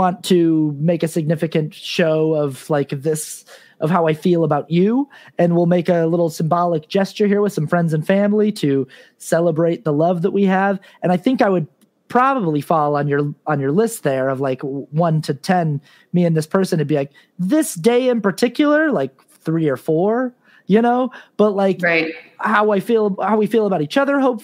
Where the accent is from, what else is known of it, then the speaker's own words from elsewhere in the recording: Utah, United States; I was raised in Utah, LDS, you know, Mormon, and weddings, it's a huge thing.